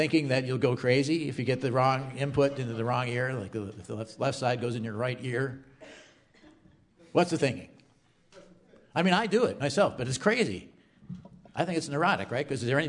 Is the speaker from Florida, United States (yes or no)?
no; Milwaukee, Wisconsin, United States; I'm from Milwaukee, and I'm pretty sure.